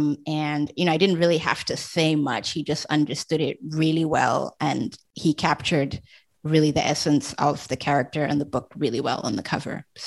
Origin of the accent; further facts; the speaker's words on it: Namibia; now in France; triply African. I have a parent from Zimbabwe and a parent from Zambia. And then I grew up in Namibia. So I'm, third culture kid, as they're called. I'm from everywhere and nowhere at once. And then I chose France as my adopted country of residence.